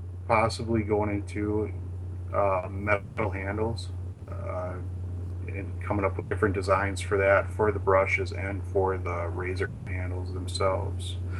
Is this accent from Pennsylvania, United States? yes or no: no; Manitowoc, Wisconsin, United States; So I work with a soap maker here out of my hometown here in Manitowoc, Wisconsin